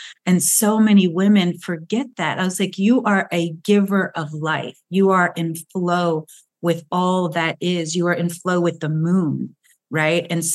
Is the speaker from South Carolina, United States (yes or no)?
no; Chicago, Illinois, United States; and he's from my hometown of Chicago.